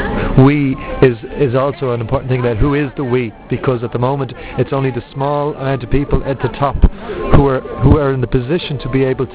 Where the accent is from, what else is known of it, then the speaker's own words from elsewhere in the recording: Ireland; Like I'm coming from Ireland, which has gone through so much poverty, and now very quickly is going through progress.